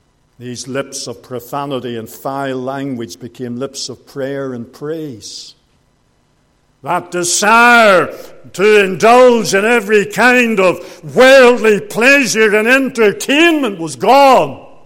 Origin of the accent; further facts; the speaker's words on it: Bangor, Northern Ireland, United Kingdom; He came to my hometown in Bangor just after I was saved.